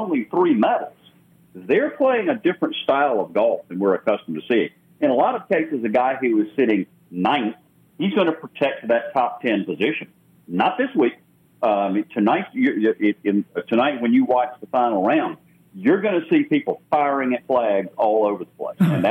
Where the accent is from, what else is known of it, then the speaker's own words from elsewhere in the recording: United States; I, as an American, I want to see 1, 2, and 3 on the podium.